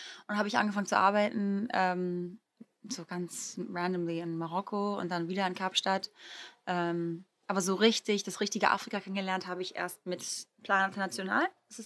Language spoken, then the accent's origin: German; Greece; Und ich bin in Griechenland groß geworden und ich liebe Griechenland. Ich bin hauptsächlich immer in Griechenland.